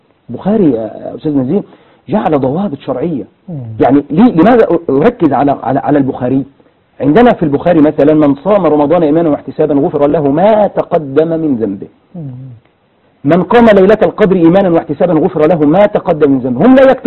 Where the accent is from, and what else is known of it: Egypt